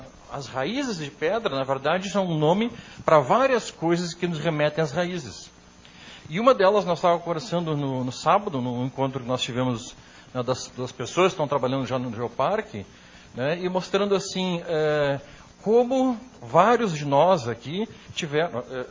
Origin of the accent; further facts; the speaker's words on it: Bagé, Rio Grande do Sul, Brazil; also born or lived in Porto Alegre / Fortaleza / Cuiabá / Porto Velho; now in Nova Esperança do Sul, Brazil; posso me considerar um cidadão de Nova Esperança do Sul. Na verdade, já andei pelo mundo, sou nascido em Porto Alegre, me criei em Bagé, já vivi em Fortaleza, do Ceará, já vivi em Cuiabá, no Mato Grosso, já vivi em Porto Velho, em Rondônia, já estive fora do país